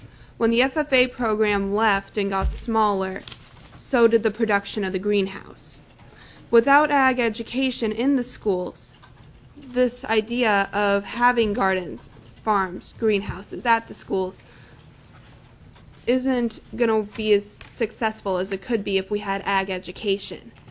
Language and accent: English; Fairbanks, Alaska, United States; I'm from Fairbanks in the Tanaw District 4-H.